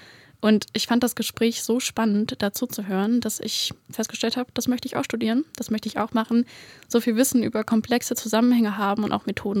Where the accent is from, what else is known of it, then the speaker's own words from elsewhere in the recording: Hesse, Germany; Ja, ich komme aus Nordhessen